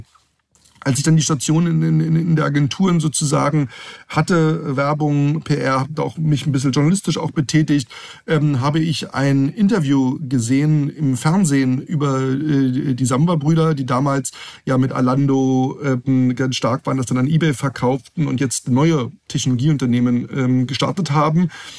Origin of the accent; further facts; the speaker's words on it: Brandenburg, Germany; born there; in unserem Dorf in Nähe von Potsdam, wo ich geboren bin